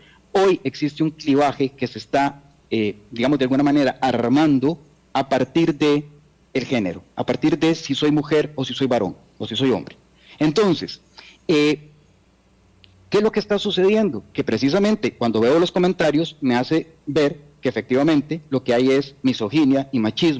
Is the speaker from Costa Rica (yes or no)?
yes; Costa Rica; Eso debería ser ya parte de nuestra idiosincrasia como costarricenses.